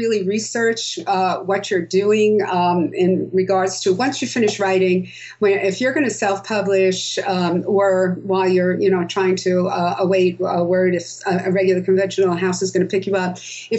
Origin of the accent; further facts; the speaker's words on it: United States; accent: American; But then I found out that Brits like my American accent, so that's okay.